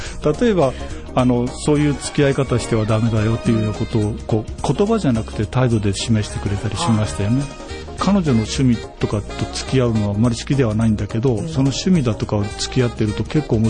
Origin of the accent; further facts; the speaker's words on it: Yamaguchi, Japan; 山口県の出身ですからいつもこう妙に長ったらしい静岡を向けて、